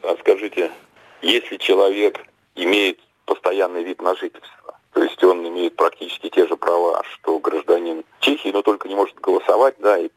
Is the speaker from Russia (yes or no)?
yes; Russia; born there; Но при этом я был и остаюсь русским, потому что я родился в России среди русских. Я по-русски думаю, я по-русски пишу.